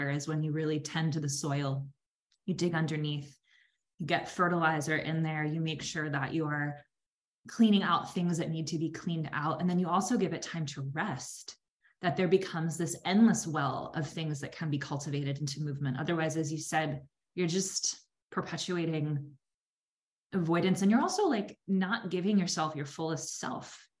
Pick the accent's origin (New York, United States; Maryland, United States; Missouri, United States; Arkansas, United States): New York, United States; I am I'm from New York, and I currently live in New York City. I lived in different places in the country also